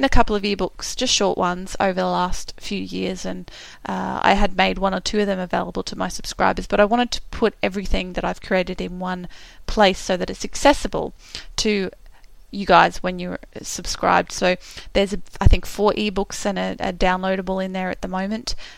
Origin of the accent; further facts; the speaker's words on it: Australia; As you can probably hear, I'm an Aussie